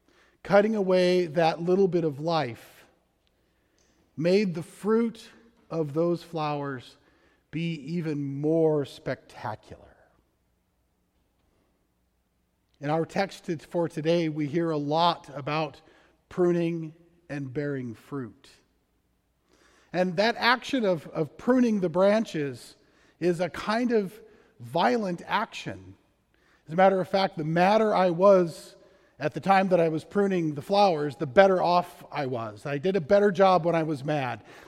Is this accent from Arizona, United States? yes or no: yes; Arizona, United States; I grew up in Arizona, where they have no grapes, or very few of them.